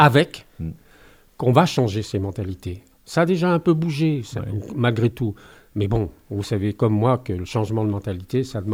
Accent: Thonon, Auvergne-Rhône-Alpes, France; moi je suis de Thonon, et notre association est à Gaillard.

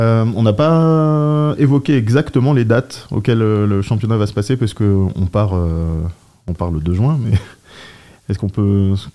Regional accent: Thonon-les-Bains, Auvergne-Rhône-Alpes, France; Tous les trois, on vient de Thonon, on joue à Thonon.

